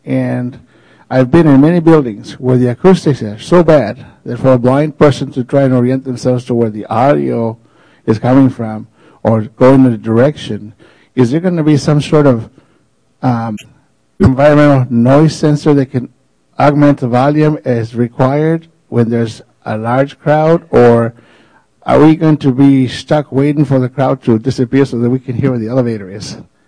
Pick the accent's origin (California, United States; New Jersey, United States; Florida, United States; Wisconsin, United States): California, United States; from Southern California.